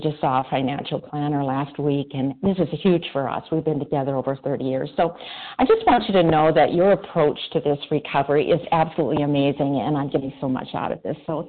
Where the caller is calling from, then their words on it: Montana, United States; I'm calling from Montana.